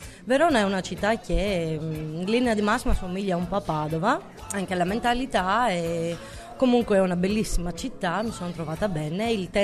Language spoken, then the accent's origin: Italian; Athens, Attica, Greece; Italian is a second language; moved away as an adult; now in Padua, Italy; vengo da Atene, Grecia.